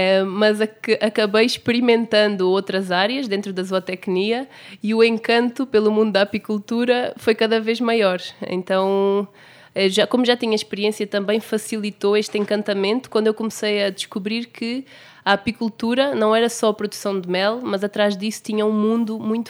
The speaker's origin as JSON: {"language": "Portuguese", "country": "Portugal", "tie": "born or raised there", "said": "eu cresci numa aldeia em Portugal, uma aldeia com 800 habitantes, um meio rural muito pequeno, onde quase tudo é família."}